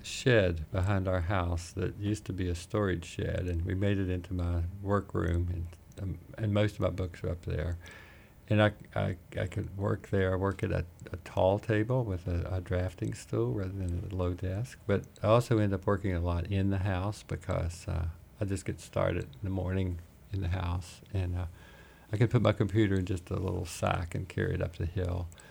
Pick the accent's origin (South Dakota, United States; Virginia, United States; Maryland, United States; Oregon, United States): Virginia, United States; Pocahontas; but I began my life in the coal fields of Southwest Virginia, in Pocahontas, Virginia. That's where I spent all my life